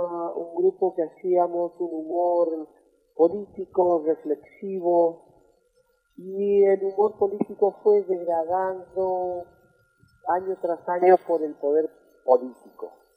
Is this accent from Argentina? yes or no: yes; Curuzú Cuatiá, Corrientes, Argentina; De Curuzú.